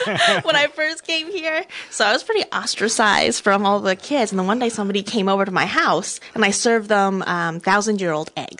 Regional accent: China; now in United States; Yes, I grew up in China

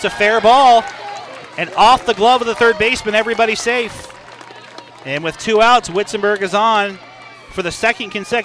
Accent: Washington, Iowa, United States; 1-2 was Washington, Iowa, my hometown.

